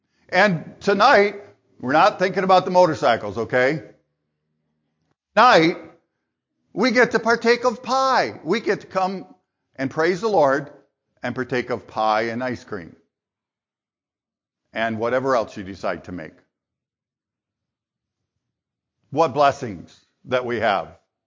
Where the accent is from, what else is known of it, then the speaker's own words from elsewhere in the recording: Michigan, United States; And not just because I'm from Michigan, they are just good blueberries.